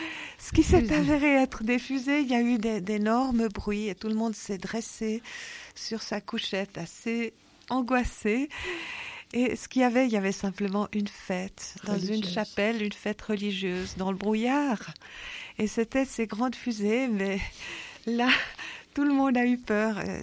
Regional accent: Switzerland; en tant que Suisse, on est un tout petit peu en dehors, malheureusement.

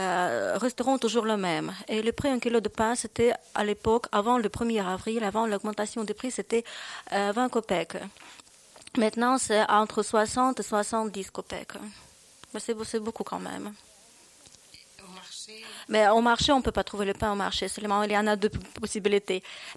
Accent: Saint Petersburg, Russia; Et chez nous, à Leningrad

